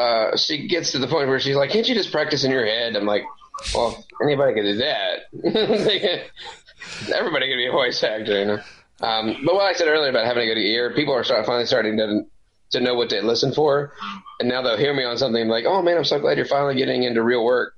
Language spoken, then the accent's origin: English; Memphis, Tennessee, United States; They actually came to play in my hometown for the Memphis Blues Music Festival.